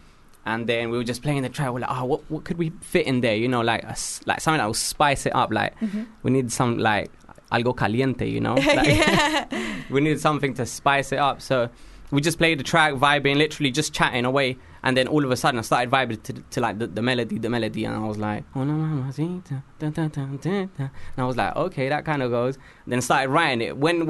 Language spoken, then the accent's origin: English; United Kingdom; I'm a Brit as well